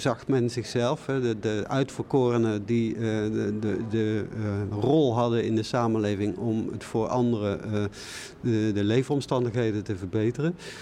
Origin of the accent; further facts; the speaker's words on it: North Brabant, Netherlands; Ik kom uit Brabant